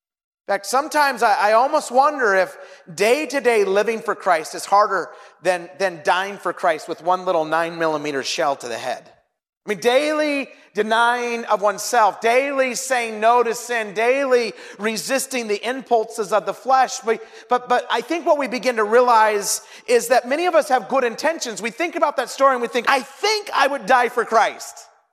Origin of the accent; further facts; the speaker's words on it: Twin Falls, Idaho, United States; I grew up in Twin Falls, Idaho